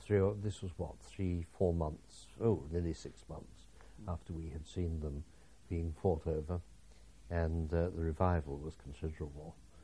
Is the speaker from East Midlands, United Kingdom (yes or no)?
yes; East Midlands, United Kingdom; And having been accustomed to growing up in Lincolnshire with a certain amount of flatness, this all seemed homely to me compared with the mountains.